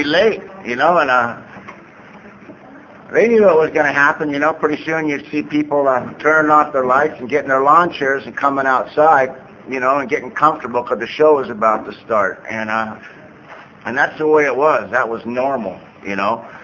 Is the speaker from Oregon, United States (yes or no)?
no; Vista, California, United States; I was raised in Vista, took the road a bit. It was a little town when I was a kid, and my father's Irish and Sioux. My mother's Irish and Cherokee.